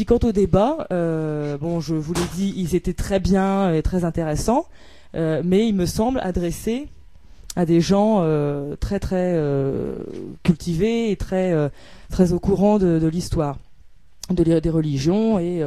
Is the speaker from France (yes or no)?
yes; Brittany, France; Je trouvais ça très local, parce que donc, je suis bretonne.